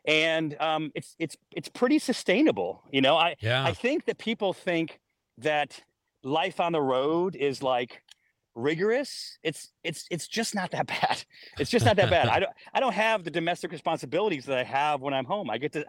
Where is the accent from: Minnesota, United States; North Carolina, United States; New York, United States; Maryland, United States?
New York, United States; Syracuse; born or raised there